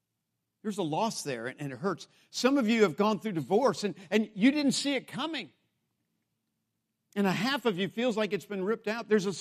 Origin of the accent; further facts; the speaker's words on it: United States; And as an American, I have been taught not to give in to these emotions.